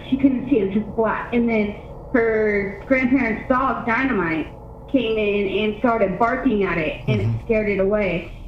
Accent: Kansas, United States; I'm from Kansas.

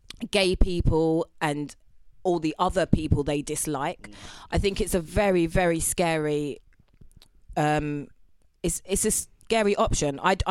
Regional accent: England, United Kingdom; I'm English and black and female.

